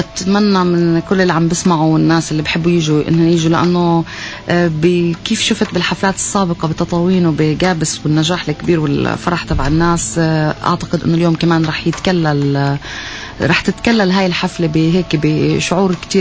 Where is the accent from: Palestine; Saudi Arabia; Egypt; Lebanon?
Palestine; كوني فلسطيني